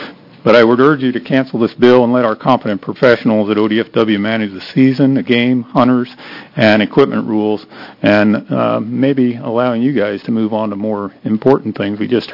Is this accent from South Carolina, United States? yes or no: no; Newberg, Oregon, United States; I'm from Newburg, Oregon, and I am the president of the Traditional Archers of Oregon.